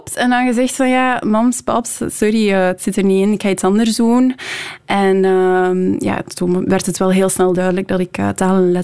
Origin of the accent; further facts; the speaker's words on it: Leuven, Flanders, Belgium; now in Brussels, Belgium; want ik deed rechten in Leuven, de stad waar ik opgegroeid ben.